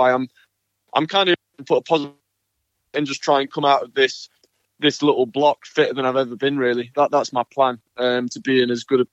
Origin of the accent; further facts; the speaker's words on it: United Kingdom; as a British player, we didn't have Wimbledon